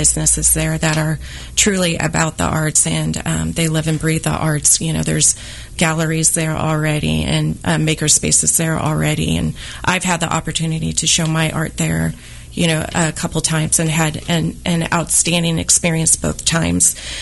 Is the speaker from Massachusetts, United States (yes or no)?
no; Independence, Missouri, United States; So I am from Independence, and growing up in that area and stuff, I knew of the Inglewood district.